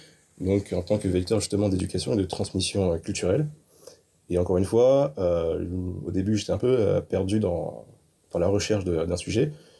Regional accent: Réunion, France; je viens de l'île de La Réunion.

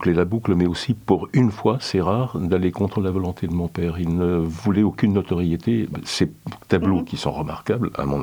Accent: France; also born or lived in Madrid; je suis né donc à Madrid à l'âge de 3 mois et demi. Mes parents me ramènent en France.

